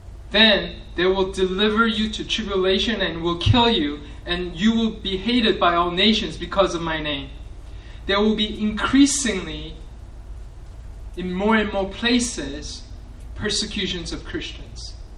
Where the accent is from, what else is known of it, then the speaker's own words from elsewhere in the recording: New York, United States; I grew up in New York, and there are all kinds of false teachers and false prophets.